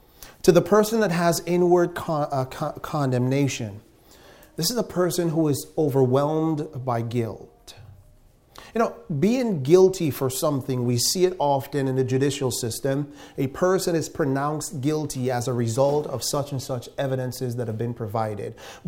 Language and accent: English; Guyana; Growing up in Guyana, I remember the local men always had issues with things like this.